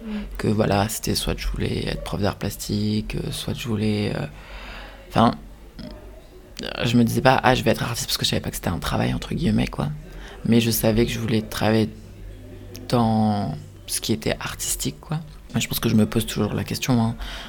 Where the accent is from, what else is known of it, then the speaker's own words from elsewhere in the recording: Paris, Île-de-France, France; Donc moi j'ai grandi à Paris